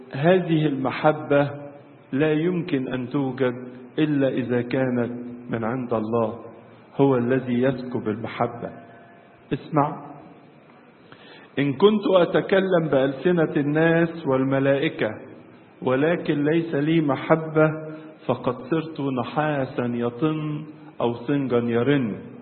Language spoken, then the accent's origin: Arabic; Egypt